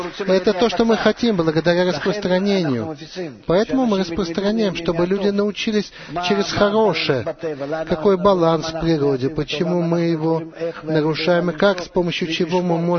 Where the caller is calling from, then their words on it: Eilat, Southern District, Israel; Я из Эйлата.